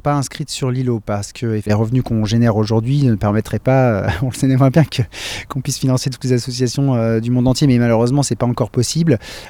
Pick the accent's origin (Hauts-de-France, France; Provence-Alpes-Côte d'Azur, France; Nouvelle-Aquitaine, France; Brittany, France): Brittany, France; Rennes; Moi, je suis d'origine de Rennes et donc j'ai fait des études informatiques